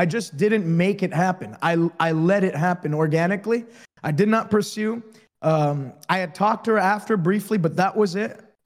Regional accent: Canada; as a Canadian

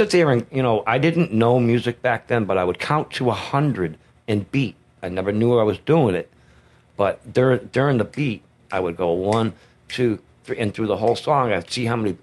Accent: Boston, Massachusetts, United States; But in the early 70s, I grew up in Boston.

